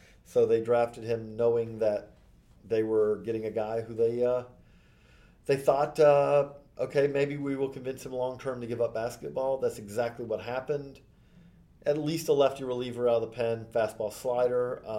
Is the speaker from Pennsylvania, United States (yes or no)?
no; Georgia, United States; And as I'm from Georgia, I can tell you, football in Georgia, very high level of caliber of play.